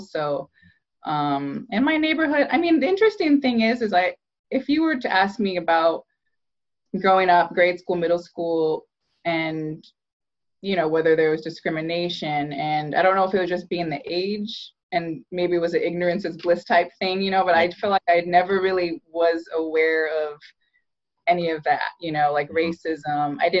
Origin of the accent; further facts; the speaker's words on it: Iowa, United States; I feel like when I tell people I'm from Iowa, they assume that I was one of the only few Black people